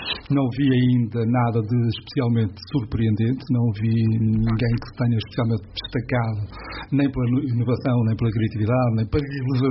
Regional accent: Aveiro, Centro, Portugal; Quer dizer, é irrelevante para nós que somos de Aveiro

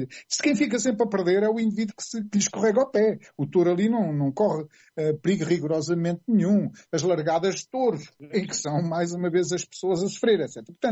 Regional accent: Ribatejo, Portugal; eu sou ribatejano, não tenho problema nenhum com isso

